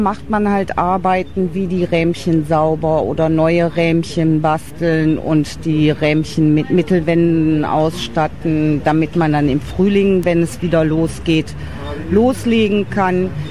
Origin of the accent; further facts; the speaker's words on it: North Rhine-Westphalia, Germany; Sortenhonig kann ich da, wo ich herkomme, nicht herstellen. Ich imker in der Egge, das so zwischen Detmold und Bad Driburg